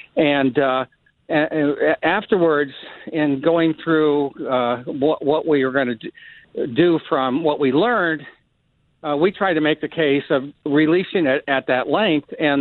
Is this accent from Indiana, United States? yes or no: yes; Bloomington, Indiana, United States; Well, I grew up in Bloomington, Indiana.